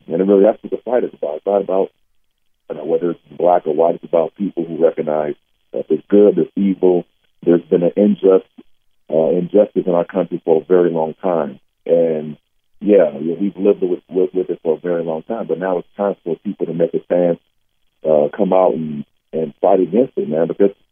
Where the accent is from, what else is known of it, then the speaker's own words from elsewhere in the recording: San Diego, California, United States; I'm not from Georgia. Obviously, I'm from San Diego. And to go to Georgia, I came from, you know, California, it was a unique experience for me